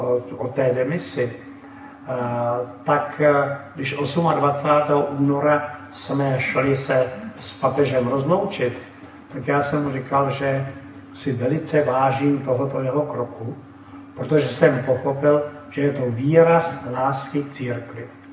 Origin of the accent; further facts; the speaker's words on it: Prague, Czechia; v cizině, že jsem z Prahy nebo z Čech